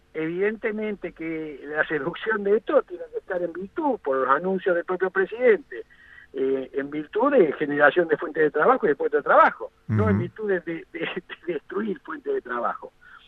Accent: Argentina; porque somos argentinos y queremos que nuestro país esté bien

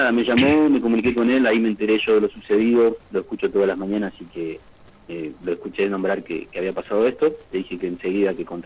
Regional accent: Neuquén, Argentina; now in Las Ovejas, Argentina; Yo soy nacido y criado allá en Parque Industrial Neuquén. Hace 10 años que vivo acá en Las Ovejas.

